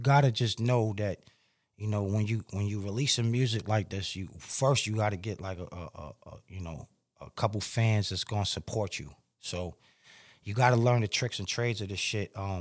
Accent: Far Rockaway, New York, United States; Like, I got people in Brooklyn, but I'm not from Brooklyn. I was born in Far Rockaway, Queens, in St. John's Hospital. So I'm like, let's go home.

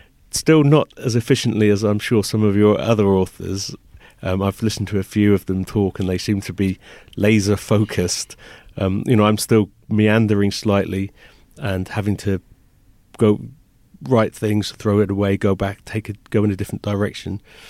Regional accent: England, United Kingdom; so obviously I'm an English guy writing a Japanese female character

